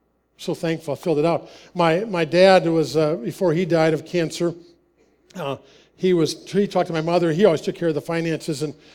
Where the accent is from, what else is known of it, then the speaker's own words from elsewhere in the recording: Wisconsin, United States; And I'm from Wisconsin where there's deer like walk the woods and stuff like that.